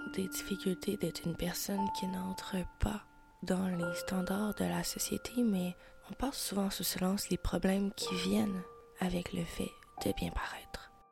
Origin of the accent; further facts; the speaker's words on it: Montreal, Quebec, Canada; On est montréalaise ou on l'est pas.